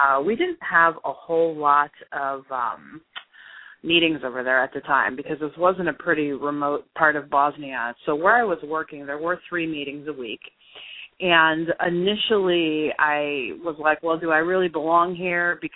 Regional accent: Youngstown, Ohio, United States; You know, I'm from Youngstown, Ohio, which, you know, is a very short distance from Akron, you know, where AA credits their founding.

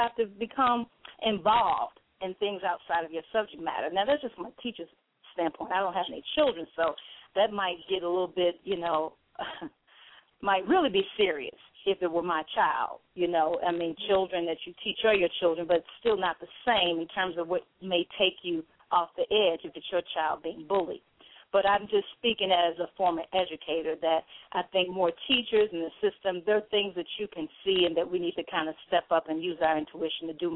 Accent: St. Louis, Missouri, United States; moved away as an adult; now in Los Angeles, United States; I'm from St. Louis, Missouri. I'm residing right now in Los Angeles. Came on a visit, stayed, but that may change, so who knows. But, yeah, St. Louis is my hometown.

